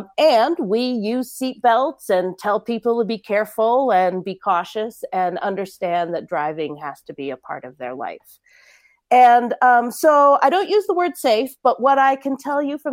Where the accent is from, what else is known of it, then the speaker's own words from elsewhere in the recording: Colorado, United States; And when cannabis became legal here in my home state of Colorado